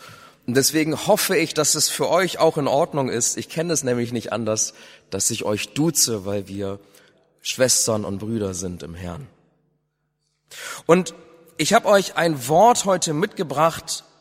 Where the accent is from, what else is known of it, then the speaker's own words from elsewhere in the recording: Bremen, Germany; ich bin hier in Bremen aufgewachsen. Ich bin 38 Jahre alt